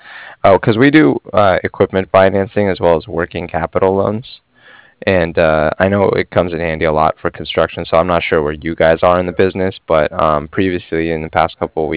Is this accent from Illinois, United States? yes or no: no; San Diego, California, United States; I'm from San Diego, California, so we don't see anything below that usually.